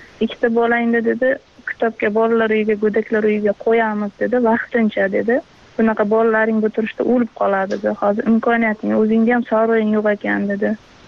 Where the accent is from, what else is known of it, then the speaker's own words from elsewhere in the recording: Qamashi, Qashqadaryo Region, Uzbekistan; born there; Qashqadaryo viloyati Qamash tumanida tug'ilganman.